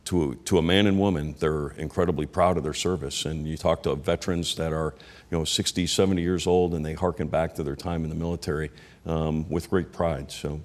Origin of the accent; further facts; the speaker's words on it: Milwaukee, Wisconsin, United States; I grew up in Milwaukee.